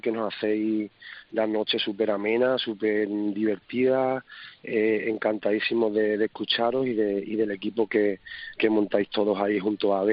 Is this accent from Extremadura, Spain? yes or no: no; Huelva, Andalusia, Spain; yo soy de Huelva y vengo en camino desde Madrid.